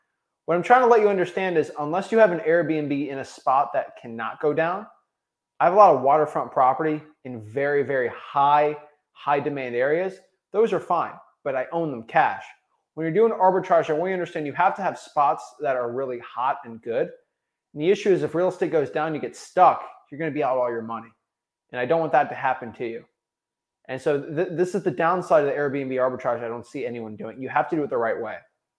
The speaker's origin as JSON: {"language": "English", "region": "Florida", "country": "United States", "said": "I'm from Florida."}